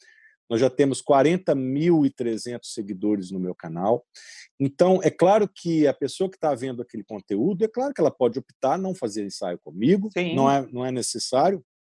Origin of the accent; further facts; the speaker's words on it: Brazil; now in Paris, France; eu sou brasileiro, eu estou em Paris, eu estou mostrando Paris para os brasileiros.